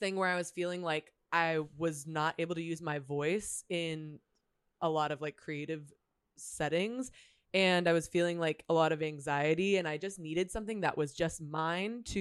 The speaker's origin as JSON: {"language": "English", "town": "San Diego", "region": "California", "country": "United States", "tie": "born or raised there", "also_born_or_lived": "Chicago", "said": "My background is I grew up in San Diego."}